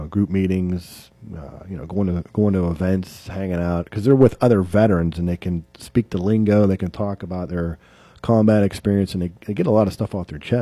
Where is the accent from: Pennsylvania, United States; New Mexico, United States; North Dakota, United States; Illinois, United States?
Pennsylvania, United States; Butler; I'm originally from Butler.